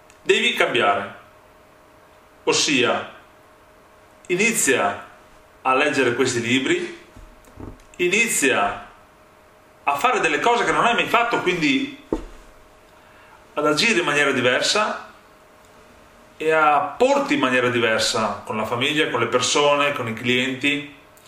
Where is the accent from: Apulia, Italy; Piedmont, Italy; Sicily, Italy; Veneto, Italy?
Veneto, Italy; Santa Maria di Sala; Sono contento perché sono nella mia città, nel mio paese, Santa Maria di Sala.